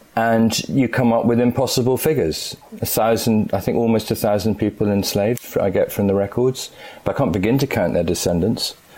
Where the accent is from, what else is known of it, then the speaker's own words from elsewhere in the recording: Scotland, United Kingdom; As a Scot, I'm hoping that up here, where we're a little more progressive than the English, we might be able to do something about it.